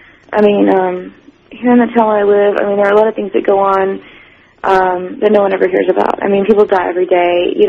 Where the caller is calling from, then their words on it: Memphis, Tennessee, United States; Hi, Art. I'm calling from Memphis, Tennessee. I'm a first-time caller.